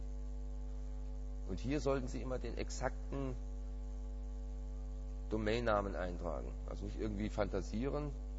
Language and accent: German; Thuringia, Germany; Wir sind hier Deutschland. Dann der Staat oder die Provinz. Ich komme aus Thüringen.